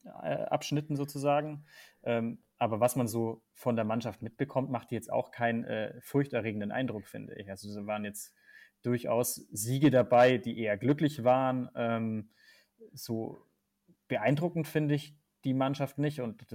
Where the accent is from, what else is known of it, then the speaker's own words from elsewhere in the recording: Bavaria, Germany; Also ich komme aus Bayern